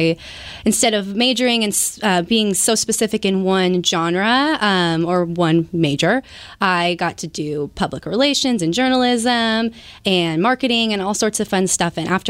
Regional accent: Bonnie Lake, Washington, United States; I grew up in Bonnie Lake, Washington, down south. And my parents still live there, and I love going back to visit. So that's where I grew up and went to high school.

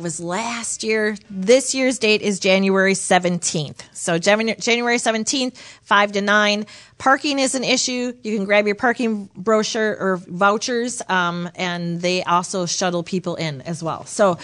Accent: Waterloo, United States; So where I came from Waterloo, a small town, we also had a warming house too.

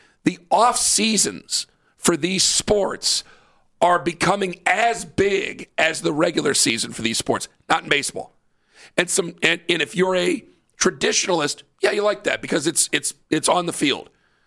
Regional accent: Canton, United States; But I grew up in Canton, and I grew up... I mean, it was basically like, we're not Catholic. Why are we not Catholic? Everybody else around me is Catholic.

